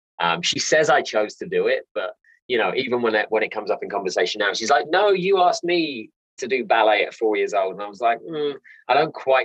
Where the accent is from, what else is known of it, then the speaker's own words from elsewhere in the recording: Hastings, South East England, United Kingdom; But yeah, I'm from Hastings, which is outside of Battle. So lots of castles, the seaside. Proper kind of English upbringing.